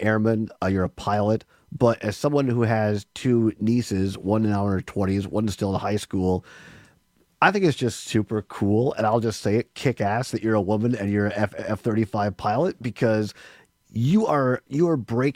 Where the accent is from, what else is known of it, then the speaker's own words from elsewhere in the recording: Wisconsin, United States; I grew up in Southwest Wisconsin, not in the Driftless area, Richland County, and our family farm.